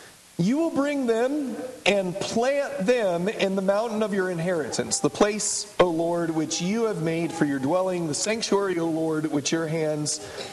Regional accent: San Diego, California, United States; I grew up in San Diego, California. We had a little church there close to the coast.

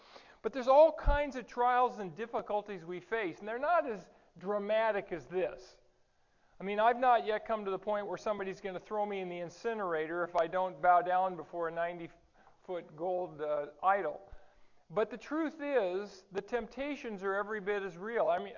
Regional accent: California, United States; He was from Modesto, which is like Central California. I was from Southern California.

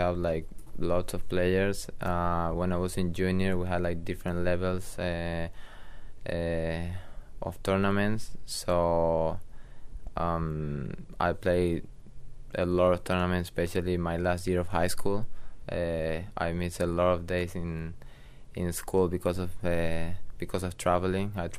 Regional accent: Argentina; also born or lived in Texas; now in Mobile, United States; The weather here in Mobile, for example, is like really hot during summer, but it's humid, and back home it can get really hot, but it's like really dry.

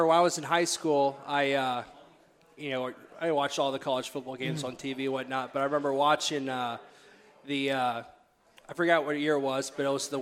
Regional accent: Savannah, Georgia, United States; With Coach DeMasi, you know, growing up in Savannah, we always knew of each other.

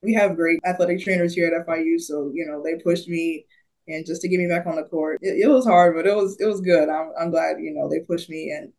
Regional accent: Jacksonville, Florida, United States; I'm from North Florida, Jacksonville. So I was really excited to play.

